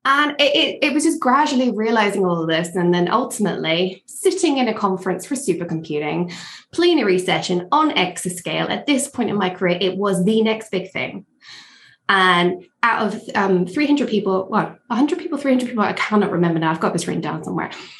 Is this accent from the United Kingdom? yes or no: yes; England, United Kingdom; I went to university in Edinburgh, although I grew up in England. I'm Scottish, but I grew up in England. Went to university in Edinburgh.